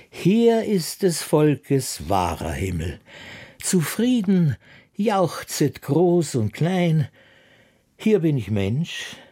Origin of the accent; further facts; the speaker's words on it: Altaussee, Styria, Austria; born there; Ich werde mit den Kindern, meiner Frau und den Kindern in Altaussee sein, dort, wo ich geboren bin und wo wir eigentlich die wichtigen Tage im Jahr, wenn es geht, gemeinsam verbringen. Mhm. Und ich habe sehr viele Freunde und natürlich auch Verwandte in der Gegend.